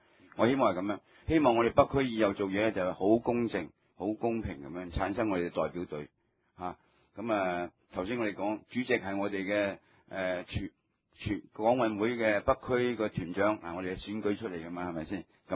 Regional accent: China; 唔系净系我哋中国人嘅一个活动嚟嘅

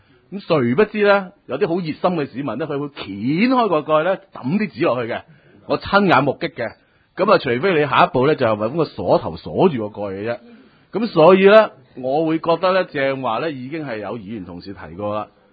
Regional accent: Hong Kong; 咁呢其實喺香港呢就土生土長啦

